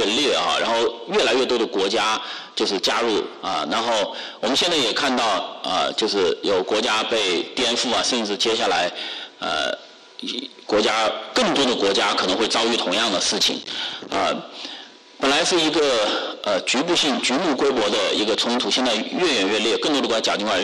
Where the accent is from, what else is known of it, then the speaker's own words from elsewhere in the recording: China; 我一个中国人，一个中国年轻人居然还是基督徒，居然信耶稣